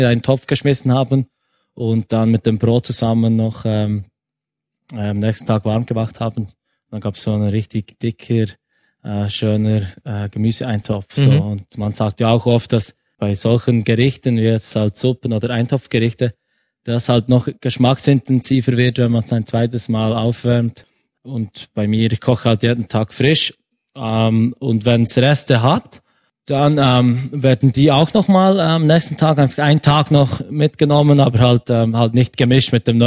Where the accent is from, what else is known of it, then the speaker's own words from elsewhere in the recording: Burgdorf, Bern, Switzerland; ich bin ursprünglich aus Burgdorf. Das ist eine Stadt, heißt zwar Dorf, ist eine Stadt